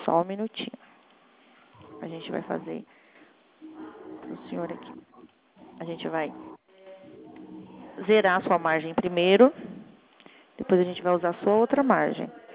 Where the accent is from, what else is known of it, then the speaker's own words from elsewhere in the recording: Teodoro Sampaio, São Paulo, Brazil; Sim, eu sou aqui, mas eu sou de Teodoro Sampaio, tá?